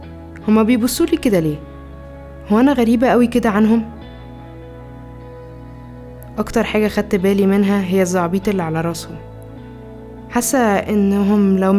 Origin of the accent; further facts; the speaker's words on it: Alexandria, Alexandria Governorate, Egypt; also born or lived in Marseille; now in Bergamo, Italy; أنا عايشة في بيرجامو من بس 3 شهور بعد ما درست 3 سنين في مارسيليا، لكني أصلا من اسكندرية من مصر. أنا مغتربة في مدينة جديدة